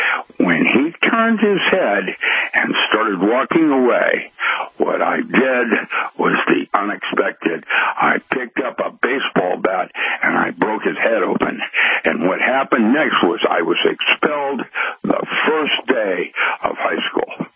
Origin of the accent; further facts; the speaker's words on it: Philippines; Most people probably know or remember, I grew up in the Philippines.